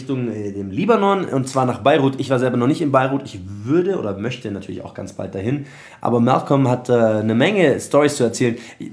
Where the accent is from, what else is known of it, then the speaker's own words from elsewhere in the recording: Palestine; Und dann haben wir uns so mit Händen und Füßen unterhalten, wo ich herkomme. Und ich hatte auf meinem alten Handy hatte ich noch so Palästina-Flagge hinten drauf.